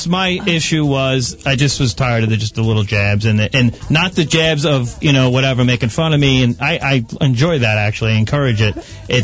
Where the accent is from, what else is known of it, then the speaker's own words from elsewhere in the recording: Brooklyn, New York, United States; And I grew up in Brooklyn, and all we did was make fun of each other.